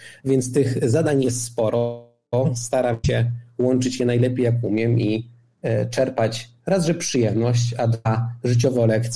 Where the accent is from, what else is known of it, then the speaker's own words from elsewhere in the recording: Lidzbark Warmiński, Warmian-Masurian Voivodeship, Poland; Ja urodziłem się w takim malowniczym mieście na Warmii, w Wilsbarku Warmińskim i tam się wychowywałem, odbierałem edukację. Później skończyłem liceum ogólnokształcące w Olsztynie